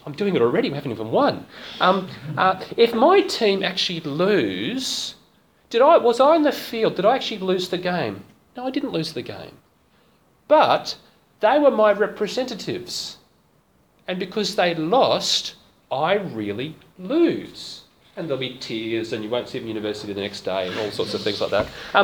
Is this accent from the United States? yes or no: no; Queensland, Australia; born there; I was born in Queensland, so I support the Queensland team, the Maroons.